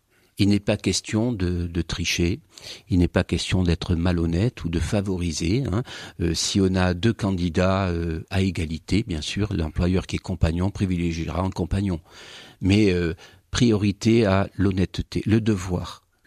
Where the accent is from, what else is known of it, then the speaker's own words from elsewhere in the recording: Occitanie, France; accent: Languedoc; Vous devinez à mon accent que moi je serais plutôt Languedoc.